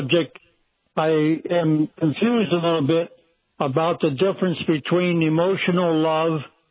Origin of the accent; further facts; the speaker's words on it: Minnesota, United States; I'm from Minnesota.